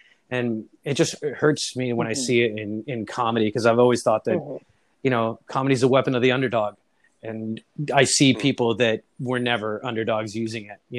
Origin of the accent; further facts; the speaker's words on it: Los Angeles, California, United States; Well, so I'm half Greek and I grew up in Little Armenia.